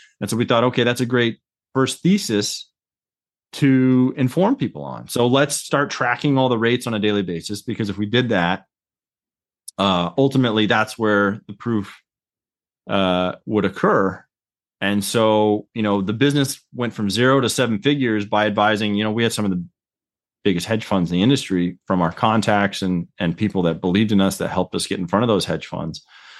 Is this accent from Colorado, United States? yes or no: yes; Colorado, United States; moved away as an adult; Started, born and raised in Colorado, and moved out to, Newark when I went to college